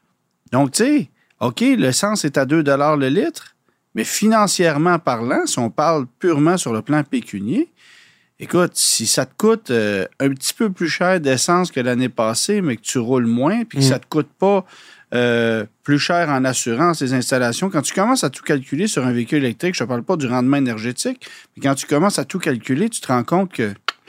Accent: Quebec, Canada; chez nous au Québec.

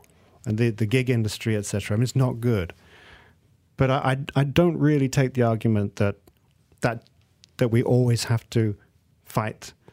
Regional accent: Malaysia; as a Malaysian

